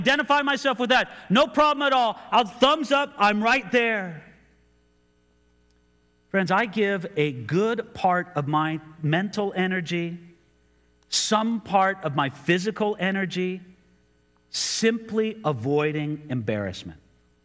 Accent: Rialto, California, United States; No disrespect to any of my Rialto brethren, but I'd rather feel like I'm from a cooler place like Ventura than a place like Rialto.

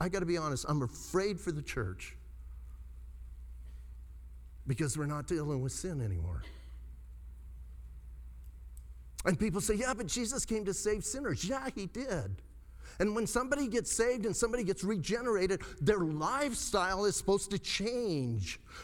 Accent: Bisbee, Arizona, United States; I ministered close to where I was born and raised. I was born and raised in Bisbee.

